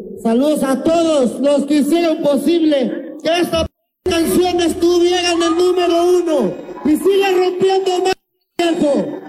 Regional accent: Mexico; Somos los dos mexicanos.

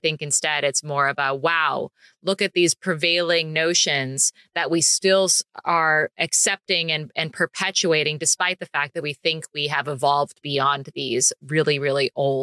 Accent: United States; me being an American in Italy certainly made it easier for people to other me

